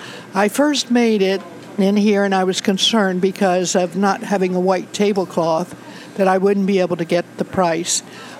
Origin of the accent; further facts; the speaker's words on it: Catonsville, Maryland, United States; I grew up in Catonsville, and it's so nice.